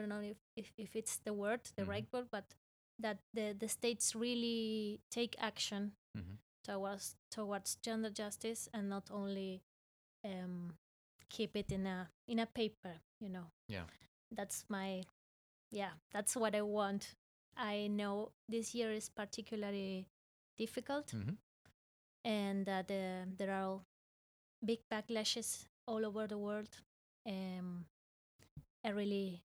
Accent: Buenos Aires, Argentina; English is a second language; I'm from Buenos Aires, from Argentina.

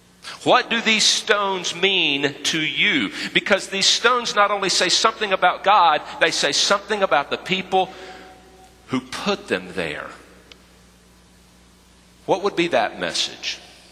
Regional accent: North Carolina, United States; accent: North Carolina; This is where my North Carolina accent may get in the way.

